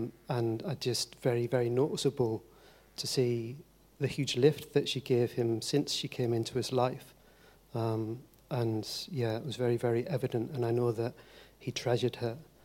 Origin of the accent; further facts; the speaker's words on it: the north of England, United Kingdom; accent: northern; you forgive my northern accent, probably dampens this phrase slightly